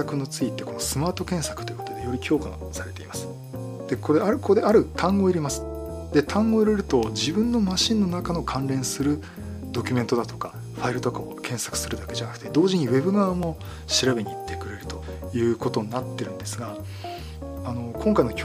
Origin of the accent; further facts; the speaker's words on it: Yokohama, Kanagawa, Japan; これ私地元の横浜なんで